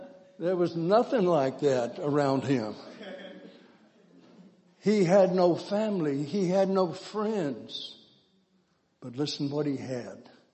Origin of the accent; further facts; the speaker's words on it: Texas, United States; moved away as an adult; I grew up in Texas. I think I got out of Texas two times by the time I went to university. But when I left Texas in 1966, I never have lived there since.